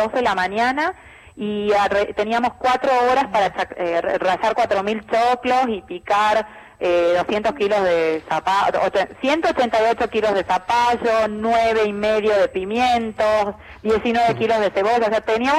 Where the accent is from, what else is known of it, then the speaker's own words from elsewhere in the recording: Tucumán, Argentina; Sí, tucumana.